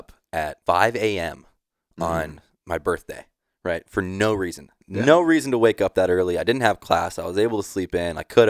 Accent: Hillsboro, Oregon, United States; So no, I'm actually from Hillsboro. So right outside of Portland.

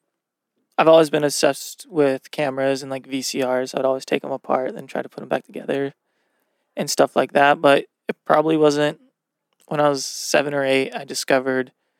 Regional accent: Seattle, Washington, United States; also born or lived in Nampa, Idaho; And I'm from Seattle.

